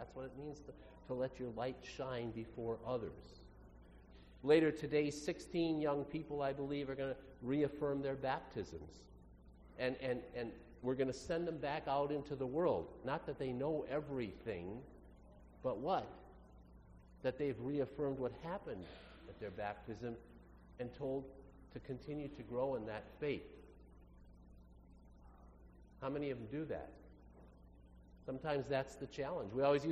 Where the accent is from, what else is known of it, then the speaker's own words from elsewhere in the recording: Williamsburg, New York, United States; and I come from Williamsburg.